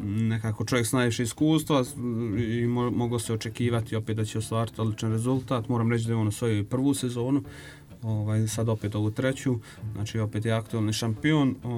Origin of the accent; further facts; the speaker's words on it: Brčko, Brčko District, Bosnia & Herzegovina; mi iz Brčkog smo povukli najviše što se tiče same organizacije, promocije, marketinga, saradnje, komunikacije i sve ostalo